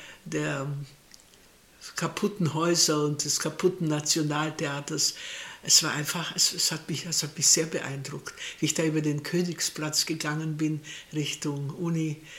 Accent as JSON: {"language": "German", "country": "Germany", "said": "Da habe ich gesagt, nein, ich bin Deutsche."}